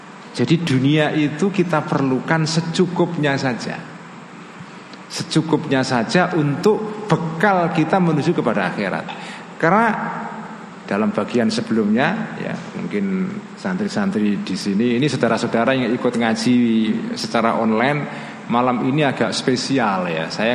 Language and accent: Indonesian; Java, Indonesia; Karena saya orang Jawa.